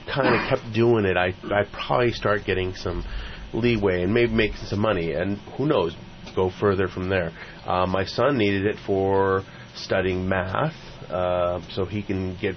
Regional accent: Santa Cruz, California, United States; I was raised in Santa Cruz.

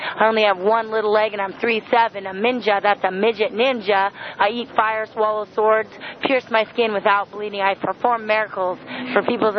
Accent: Idaho, United States; moved away as an adult; also born or lived in Cincinnati / Eugene, Oregon / Texas; now in Santa Cruz, United States; Well, I was born in Cincinnati, grew up all over the country, mostly graduated high school and most of my schooling in different parts of Idaho. Then I moved to Eugene, Oregon to go to college

